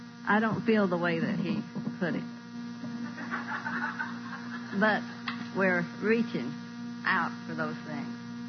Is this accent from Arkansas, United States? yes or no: yes; Hot Springs, Arkansas, United States; I was raised mostly here in Hot Springs, went to school here.